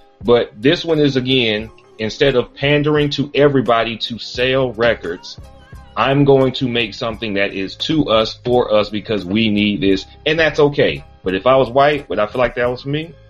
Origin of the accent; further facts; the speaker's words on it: Birmingham, Alabama, United States; and I'm from Birmingham, Alabama, it's a mostly black city, of course, at least inside the city limits it is, so all black high school